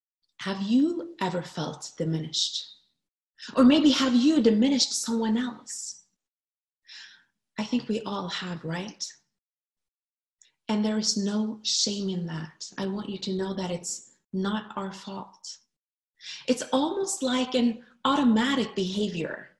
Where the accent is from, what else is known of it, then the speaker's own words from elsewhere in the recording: Norway; moved away; We had just moved here. It's my home country, but I've lived abroad for 20 years and we don't know a lot of people.